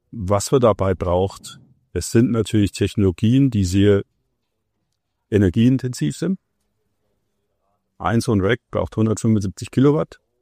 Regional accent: Munich, Bavaria, Germany; in München, wo ich herkomme

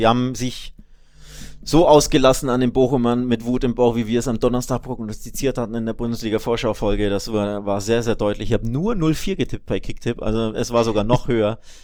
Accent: Nuremberg, Bavaria, Germany; ich komme aus Nürnberg.

